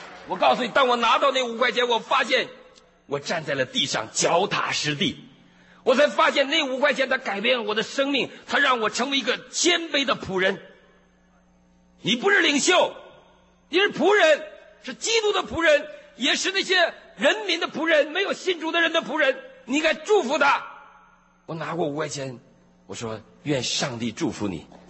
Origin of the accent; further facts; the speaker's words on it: China; now in United States; 你是中国人呢，你干嘛对我这样？我也是中国人呢